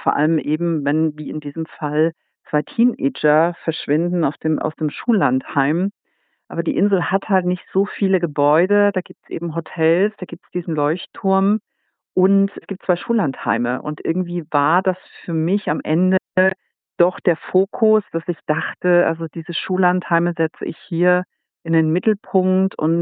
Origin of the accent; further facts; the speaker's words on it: Saxony, Germany; born there; now in Northern Germany; Ich bin ja auch nicht im Norden aufgewachsen. Ich bin in Sachsen geboren und bin ja vor über 10 Jahren in den Norden gezogen.